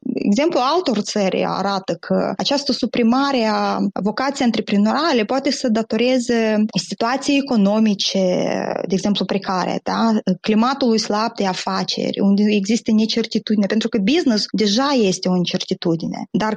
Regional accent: Moldova; moved away; also born or lived in United States; eu am trăit în diferite țări, sunt plecată din Republica Moldova, am trăit inclusiv în Statele Unite și am călătorit foarte mult.

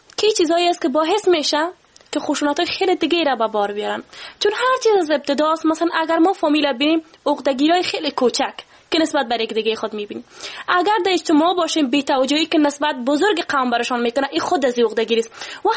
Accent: Afghanistan; و به عنوان یک افغان

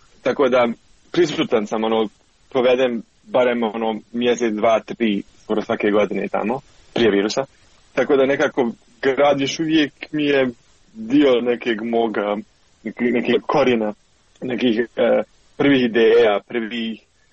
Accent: Sarajevo, Federation of Bosnia and Herzegovina, Bosnia & Herzegovina; što sam ja doživio kao dijete u Sarajevu

